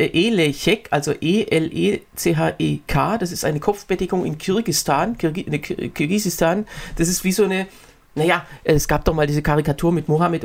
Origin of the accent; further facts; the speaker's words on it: Berlin, Germany; Aber in Berlin, ich bin ja Berliner